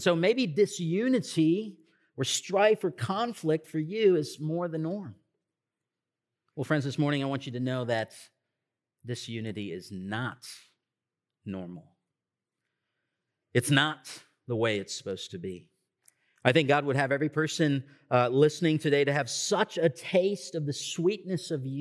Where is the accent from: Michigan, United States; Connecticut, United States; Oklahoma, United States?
Michigan, United States; also born or lived in Boston; So most of you know I grew up in Michigan, but going to be that sort of crowd today.